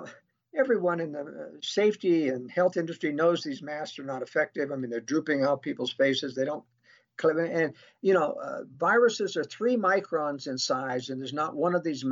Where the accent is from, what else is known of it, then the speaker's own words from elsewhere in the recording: Portland, Oregon, United States; I'm from Oregon. I was raised in the Portland area when it was much more conservative.